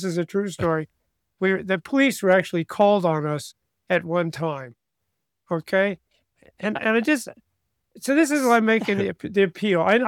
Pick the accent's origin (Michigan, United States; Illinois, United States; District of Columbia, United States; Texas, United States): Illinois, United States; New Athens; you'll see us walking hand in hand in New Athens, my hometown, or we're up in Belleville, Fairview Heights, all over St. Louis.